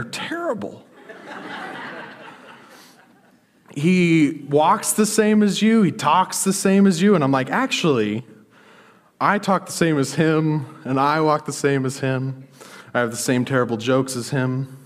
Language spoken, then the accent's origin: English; Montana, United States; I'm from Montana. I didn't grow up saying those things, but I'm around her, so I imitate her.